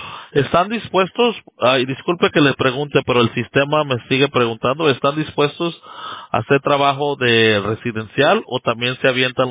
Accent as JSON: {"language": "Spanish", "country": "United States", "tie": "born there", "said": "Yo soy mexicano. Pues yo soy nacido acá en Estados Unidos, pero mis papás son mexicanos"}